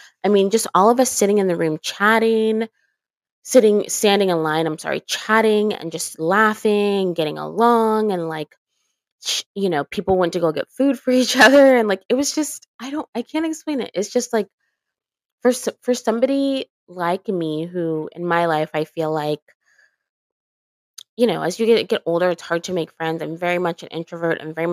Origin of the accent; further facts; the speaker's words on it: California, United States; Like, me and another girl, Ashley, we're both from California.